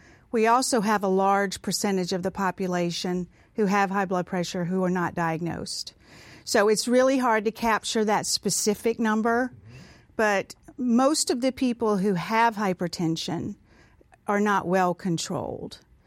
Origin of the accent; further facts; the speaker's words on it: the South, United States; You know, I grew up in the South, and we fried everything